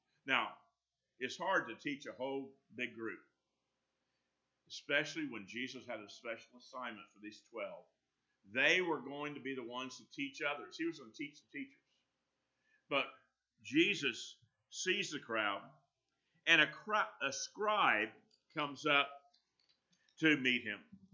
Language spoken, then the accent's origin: English; Florida, United States; it was hot where I grew up in North Florida. It's about the same climate as it is here.